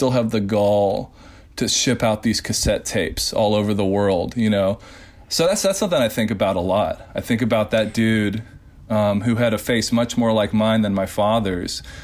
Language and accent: English; Nashville, Tennessee, United States; you didn't see people like me growing up in Nashville a lot.